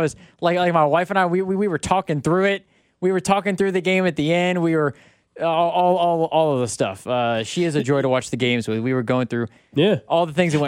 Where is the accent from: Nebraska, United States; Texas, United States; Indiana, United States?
Indiana, United States; Indianapolis; Like, we're from Indianapolis, born and raised.